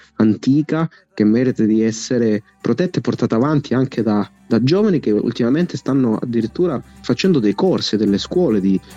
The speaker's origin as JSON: {"language": "Italian", "region": "Calabria", "country": "Italy", "said": "nella nostra cultura, nelle nostre tradizioni, nella nostra lingua, nel nostro dialetto abbiamo termini che ricordano il passato, quello della Calabria."}